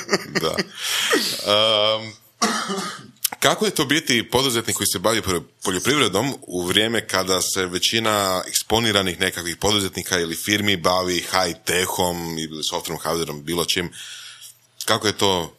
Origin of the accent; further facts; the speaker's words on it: Slavonia, Croatia; ja sam iz Slavonije